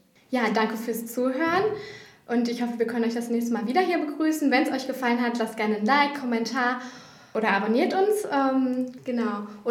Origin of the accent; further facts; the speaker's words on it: Attendorn, North Rhine-Westphalia, Germany; Und dann habe ich mal hier in Attendorn nachgefragt, weil ich auch gebürtig aus Attendorn komme.